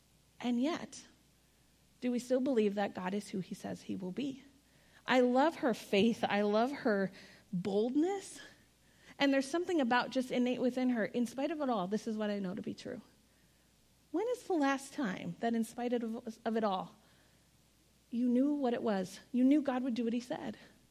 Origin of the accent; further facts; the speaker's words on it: Iowa, United States; I came from Iowa, okay?